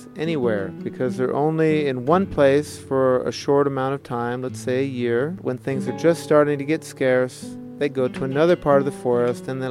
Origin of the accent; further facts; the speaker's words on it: United States; moved away as an adult; now in Ecuador; I'm a biologist from the United States. I've been living here in Ecuador for over 19 years